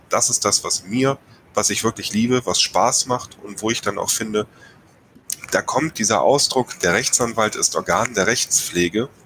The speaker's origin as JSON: {"language": "German", "region": "North Rhine-Westphalia", "country": "Germany", "said": "Herr Schüll und ich, wir kommen hier aus dem Rheinland."}